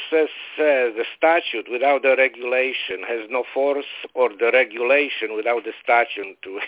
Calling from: Florida, United States; from Florida.

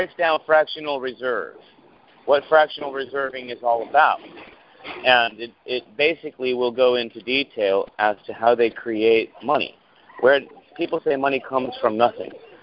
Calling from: California, United States; here with the Northern California area.

